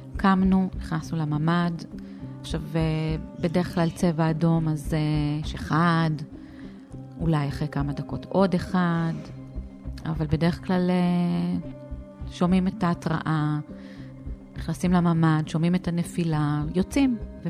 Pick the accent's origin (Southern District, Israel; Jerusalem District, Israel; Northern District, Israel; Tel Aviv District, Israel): Northern District, Israel; Shomrat; אני במקור משומרת